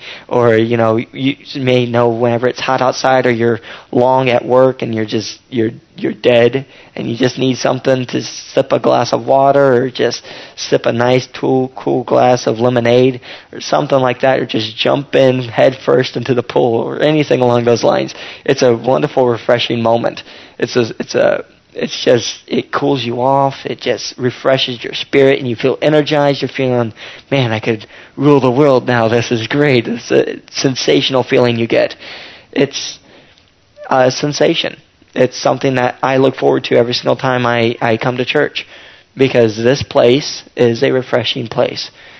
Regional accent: Maryland, United States; And, of course, I'm from Maryland, so I'm whistling a happy song

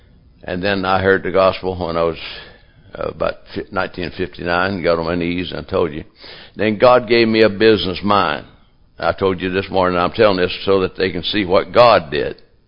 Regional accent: Kentucky, United States; And so, I was raised in Kentucky.

